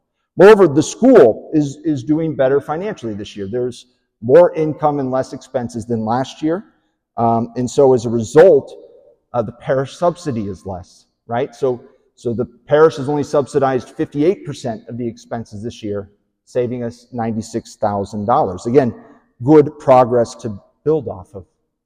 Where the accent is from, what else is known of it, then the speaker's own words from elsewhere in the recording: United States; I mean, I'm from Johnson County, right? It's the land of uninspiring modern churches, right?